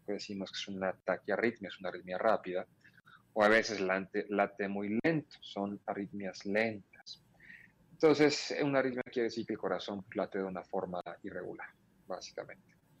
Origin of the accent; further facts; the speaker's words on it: Mexico; La dieta autóctona de nosotros como mexicanos es saludable